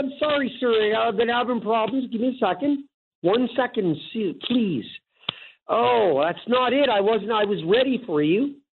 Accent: Ontario, Canada; But I'm from Ontario.

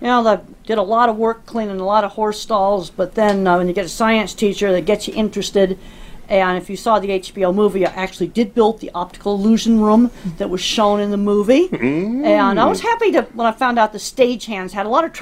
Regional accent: Dedham, Massachusetts, United States; I grew up in Dedham, Massachusetts, outside Boston.

